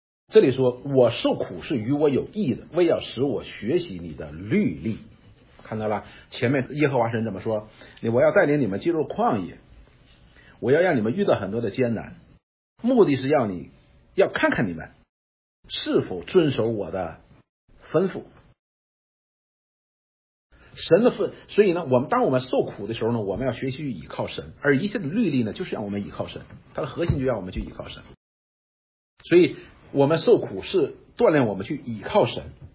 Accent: China; 我们中国人

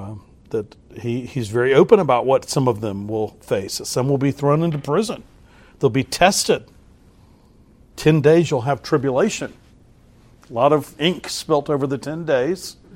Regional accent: Texas, United States; I'm sorry. I'm from Texas. I'm sorry. I'll just stop.

